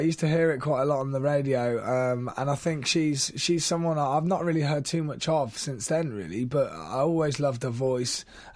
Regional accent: Rugby, West Midlands, United Kingdom; born there; also born or lived in Cornwall; now in London, United Kingdom; Well, I'm 23 now. I feel like I've aged quite a bloody bit in the last couple of years. But yeah, I was born in Rugby. I moved around quite a lot when I was growing up. Ended up in Cornwall. And then I moved to London

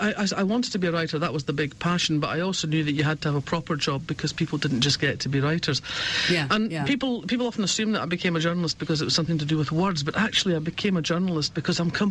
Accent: Scotland, United Kingdom; I mean, I grew up in Fife, which is, you know, that bit in Scotland on the east coast where you've got the Firth of Forth to the south and the Firth of Tay to the north.

